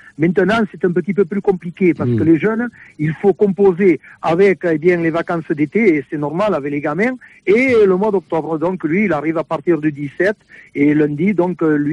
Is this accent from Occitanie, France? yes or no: no; Nouvelle-Aquitaine, France; ou même chez nous, dans le Béarn.